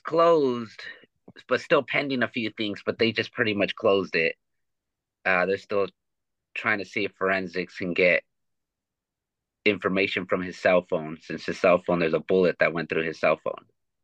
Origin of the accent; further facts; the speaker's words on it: California, United States; I grew up in California, born in Northern Cali and then raised in SoCal.